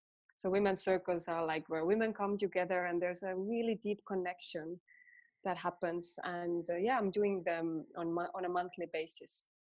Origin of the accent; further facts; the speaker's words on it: Estonia; accent: Estonian; English is a second language; By the way, I'm still having troubles pronouncing it. It's my Estonian accent.